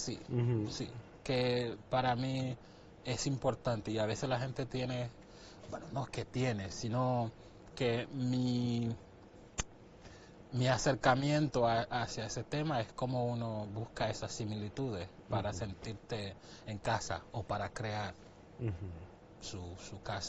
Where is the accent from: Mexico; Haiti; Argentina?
Haiti; moved away as an adult; also born or lived in Dominican Republic; Emigré de Haití a República Dominicana.